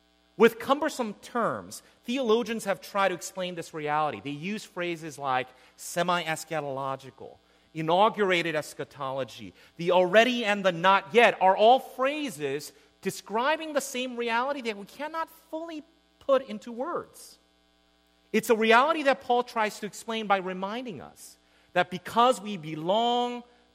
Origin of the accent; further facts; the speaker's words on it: Escondido, California, United States; I'm from Escondido. Sharon and I no longer say we're from San Diego